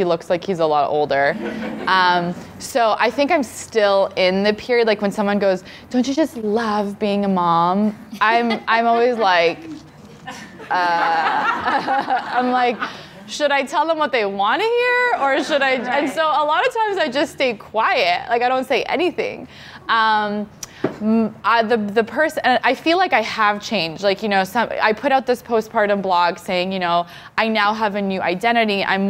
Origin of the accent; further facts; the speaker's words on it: Canada; I mean, I'm first generation Canadian.